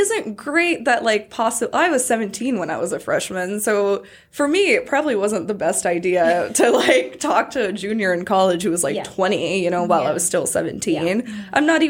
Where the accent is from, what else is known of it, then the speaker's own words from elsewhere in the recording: Dallas, Texas, United States; So I came from Dallas.